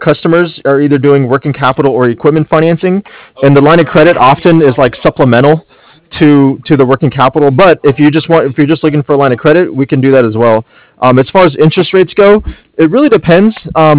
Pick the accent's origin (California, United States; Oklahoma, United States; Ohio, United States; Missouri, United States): California, United States; San Diego; I'm born and raised in San Diego, so if I could spend the rest of my life here, I'd be very happy.